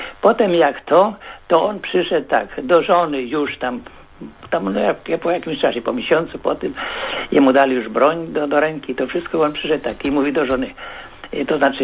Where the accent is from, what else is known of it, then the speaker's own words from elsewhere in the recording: Czerwona Niwa, central Poland, Poland; now in Gdańsk, Poland; Ja pochodzę z centralnej Polski